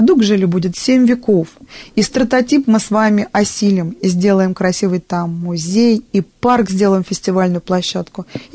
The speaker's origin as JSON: {"language": "Russian", "town": "Gzhel", "region": "Moscow Oblast", "country": "Russia", "tie": "born or raised there", "said": "А я коренная гжельская."}